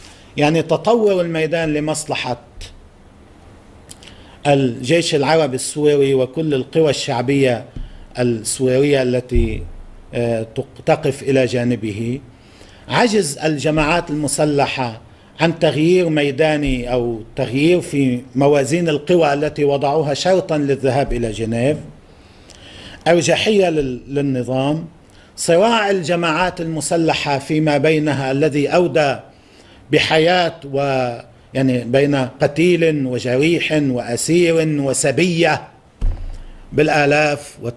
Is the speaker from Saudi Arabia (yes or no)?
no; Lebanon; كل شيء عندنا بلبنان أمنيا، اجتماعيا، إنسانيا